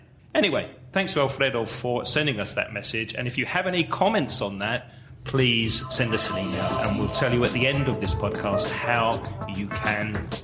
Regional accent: England, United Kingdom; born there; accent: English; I was born in England. When I speak a foreign language with an English accent, that's part of who I am.

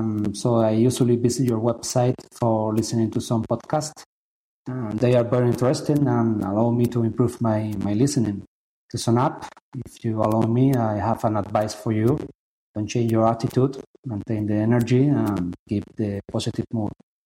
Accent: Granada, Andalusia, Spain; English is a second language; I'm from Granada.

